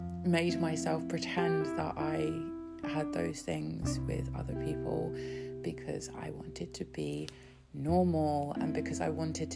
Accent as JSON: {"language": "English", "region": "South East England", "country": "United Kingdom", "tie": "born or raised there", "said": "I grew up in Kent in England"}